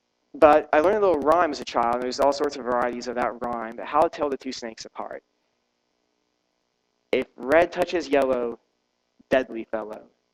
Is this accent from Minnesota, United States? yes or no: no; South Carolina, United States; I grew up in South Carolina for most of my childhood, and in the Lowcountry of South Carolina, it's very muggy, even muggier than this, surprise, a lot of marshland, and so we have snakes.